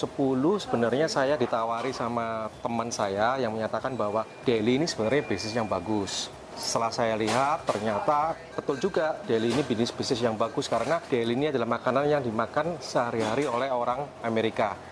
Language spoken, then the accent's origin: Indonesian; Surabaya, East Java, Indonesia; now in Philadelphia, United States; saya tinggal di Philadelphia, Amerika. Saya berasal asli dari Surabaya.